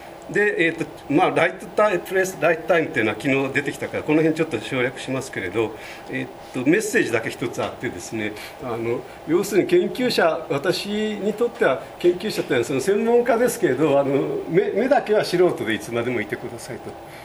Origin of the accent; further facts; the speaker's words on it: Kobe, Hyogo, Japan; born there; あの神戸で生まれて灘高を出て東大に行ってという、で京大の大学院でというのがあるんですけれど、